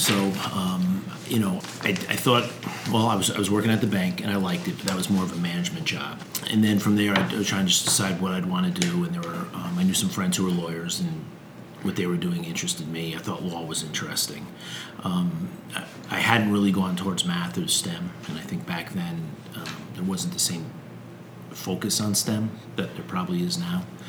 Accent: Hamden, Connecticut, United States; I grew up in Hamden, not too far from here.

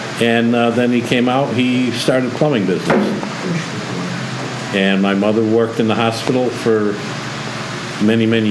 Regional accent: Wallingford, Connecticut, United States; also born or lived in Meriden; I was born in Meriden. I was raised in Wallingford. Lived in Wallingford all my life.

